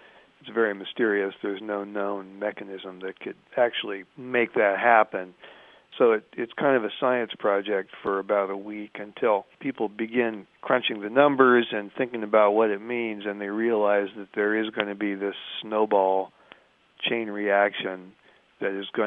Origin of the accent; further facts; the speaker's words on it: Ames, Iowa, United States; I grew up in Ames, Iowa, which is a university town, home of Iowa State, which is a, it's a land-grant school.